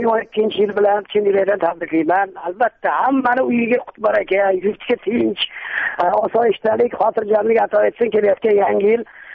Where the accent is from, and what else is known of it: Tashkent, Uzbekistan; born or raised there